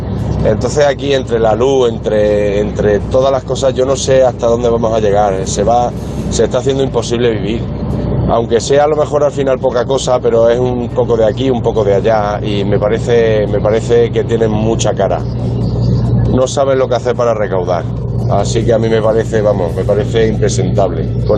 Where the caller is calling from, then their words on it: Villena, Valencian Community, Spain; de Villena, Alicante, soy camionero.